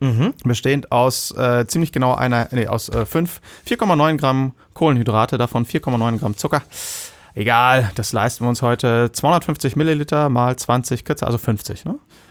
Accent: Germany; als Deutscher

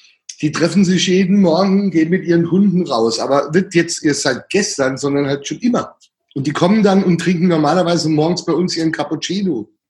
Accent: Saarland, Germany; ich bin ja Saarländer, ja.

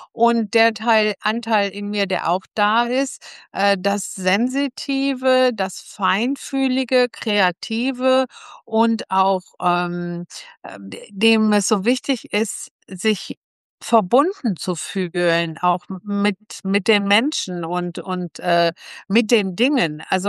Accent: Mönchengladbach, North Rhine-Westphalia, Germany; born there; now in Düsseldorf, Germany; Ja, aktuell lebe ich jetzt schon über 20 Jahre in Düsseldorf, bin geboren in Mönchengladbach, also nicht weit weg von zu Hause gekommen sozusagen, aber Düsseldorf ist meine Wahlheimat. Ich mag das Städtische, das Urbane, das ist so ein bisschen meine Welt.

